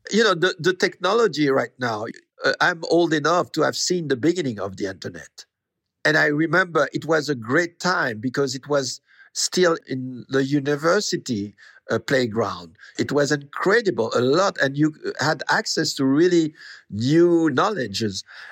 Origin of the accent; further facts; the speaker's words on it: Haiti; through the fact that I came from Haiti, a country which is very aware of its history, I knew to make the difference.